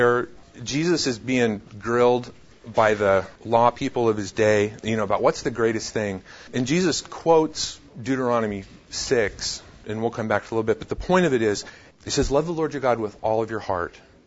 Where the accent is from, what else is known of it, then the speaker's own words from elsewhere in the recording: Denver, Colorado, United States; now in Nebraska, United States; I am blessed to live in rural Nebraska. I grew up in Denver. I came from the city to now where I have a lot of farmers around me.